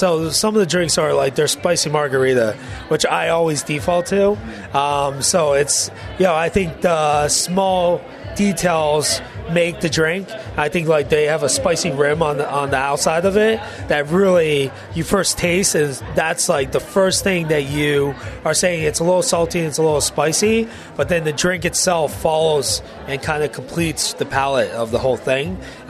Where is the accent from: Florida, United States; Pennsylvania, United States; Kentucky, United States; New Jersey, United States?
Pennsylvania, United States; Philadelphia; I am a Philly guy.